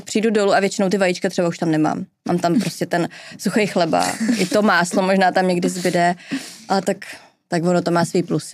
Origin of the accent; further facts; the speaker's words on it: České Budějovice, South Bohemian Region, Czechia; A já jsem z Budějc